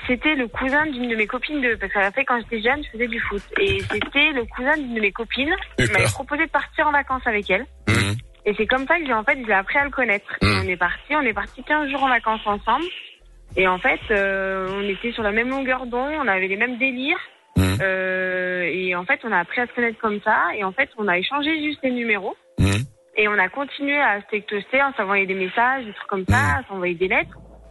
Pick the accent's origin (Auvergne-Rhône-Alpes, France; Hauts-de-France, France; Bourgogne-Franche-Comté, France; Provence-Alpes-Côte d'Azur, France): Auvergne-Rhône-Alpes, France; Lyon; moi j'étais de Lyon